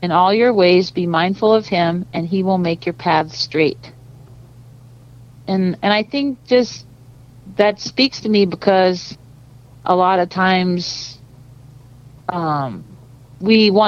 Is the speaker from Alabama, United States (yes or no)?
no; Kansas, United States; also born or lived in Missouri / North Dakota; And so I was born in Missouri and raised in Kansas, and then I ended up in North Dakota through a kind of a school program.